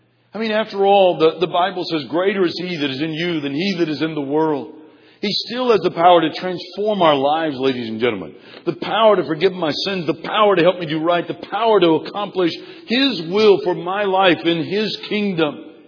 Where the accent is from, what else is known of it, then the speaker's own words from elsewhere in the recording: United States; But even with that, as proud as I am of that as an American, my ultimate citizenship is in heaven.